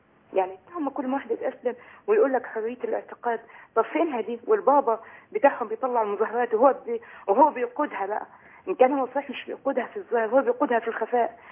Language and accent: Arabic; Asyut, Asyut Governorate, Egypt; إحنا من أسيوط، محافظة أسيوط،